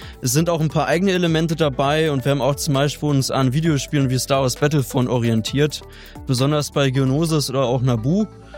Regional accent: Potsdam, Brandenburg, Germany; ich komme eigentlich aus Potsdam

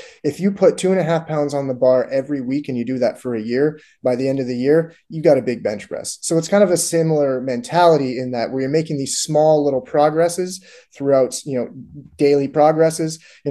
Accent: Canada; I grew up playing sports. I'm from Canada originally, so my sport was hockey.

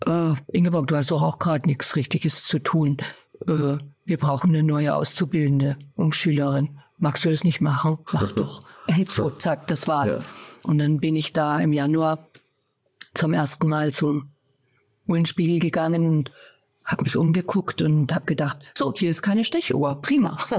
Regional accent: Erlangen, Bavaria, Germany; accent: Franconian; Aber Erlangen ist der weitest entfernte Vorort von Berlin gewesen, durch Siemens. Von daher, also wenn ich Fränkisch rede, dann glaubt es mir kein Franke.

